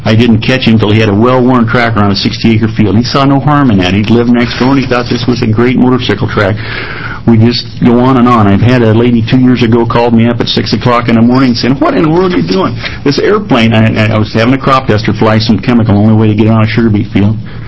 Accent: Lebanon, Oregon, United States; from Lebanon, Linn County area.

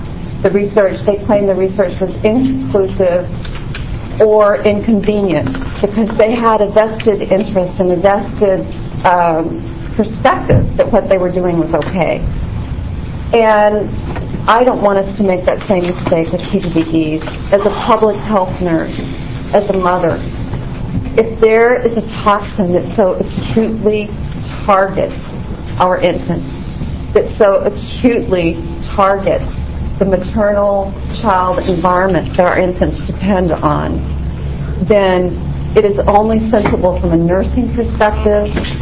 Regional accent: Portland, Oregon, United States; I'm from Portland, Oregon.

